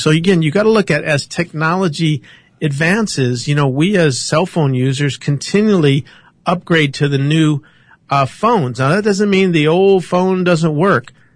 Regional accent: Ohio, United States; but since I'm from Ohio, I thought I'd answer it for Kyle.

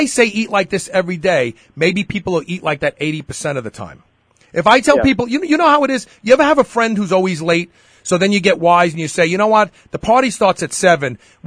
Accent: Brooklyn, New York, United States; And growing up in Bed-Stuy, Brooklyn, I was surrounded by African American people and Puerto Rican people, and I was the minority

